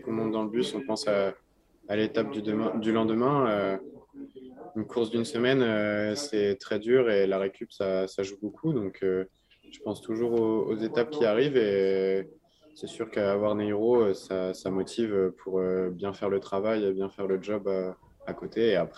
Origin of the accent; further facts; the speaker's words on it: France; surtout en tant que Français